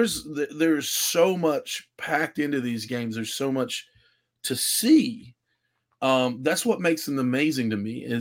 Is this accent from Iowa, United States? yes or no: no; West Virginia, United States; it's based in my home state of West, or well, Adam, our home state of West Virginia.